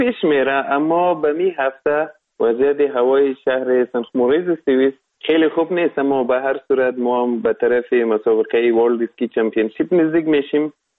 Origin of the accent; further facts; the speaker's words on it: Afghanistan; دو نفر از افغانستان هستیم